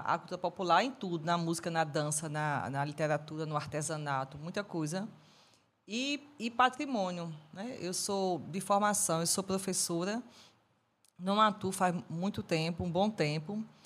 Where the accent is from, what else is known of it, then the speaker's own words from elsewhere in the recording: Vicência, Pernambuco, Brazil; Eu sou de Vicência, né, que é Mata Norte, como aqui.